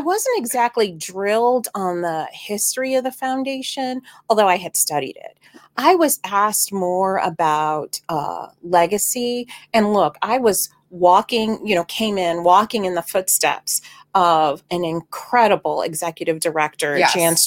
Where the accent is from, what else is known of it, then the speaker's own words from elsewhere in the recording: Cleveland, Ohio, United States; And I get it. I grew up in Cleveland. I feel like it's an extension. Youngstown is an extension of the good work